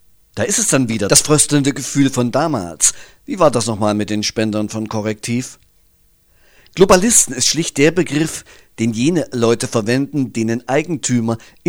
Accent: Thuringia, Germany; ich bin Thüringer

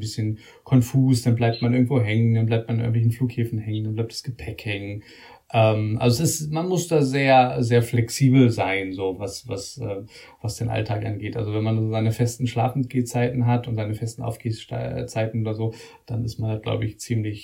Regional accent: Göttingen, Lower Saxony, Germany; ich komme aus Göttingen, das ist eine mittelgroße Stadt, würde ich mal sagen, jetzt nicht riesig, aber auch nicht wahnsinnig klein.

